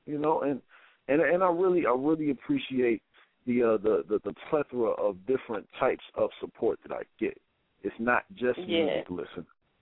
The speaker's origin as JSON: {"language": "English", "region": "Ohio", "country": "United States", "said": "I'm from my home. I'm from my home state of Ohio. That's where I'm from."}